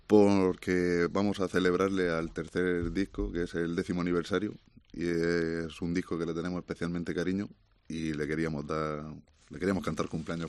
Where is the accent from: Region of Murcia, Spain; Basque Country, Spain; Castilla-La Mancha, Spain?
Region of Murcia, Spain; Abarán; Porque yo soy de Abarán